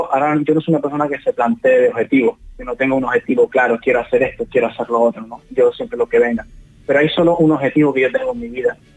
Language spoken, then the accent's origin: Spanish; Canary Islands, Spain; mi tierra, que es Gran Canaria